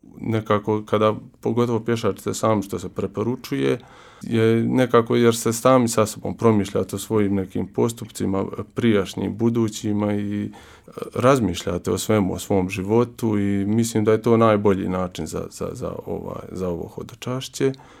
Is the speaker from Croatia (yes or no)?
no; Međugorje, Federation of Bosnia and Herzegovina, Bosnia & Herzegovina; ja sam se u razgovor sa ovim hodočasnicima uvijek trudio kao reći da sam iz Međugorja